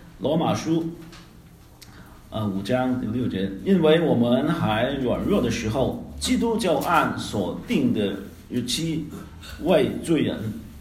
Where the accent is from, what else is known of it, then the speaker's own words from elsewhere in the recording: Hong Kong; 他不是一个我们香港人叫